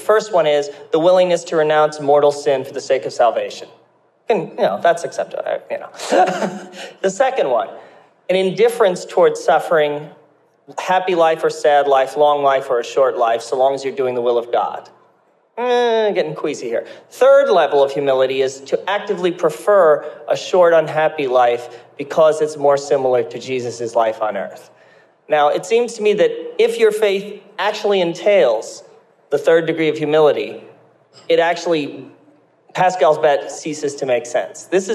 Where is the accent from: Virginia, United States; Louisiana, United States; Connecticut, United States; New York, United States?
New York, United States; Being a New Yorker.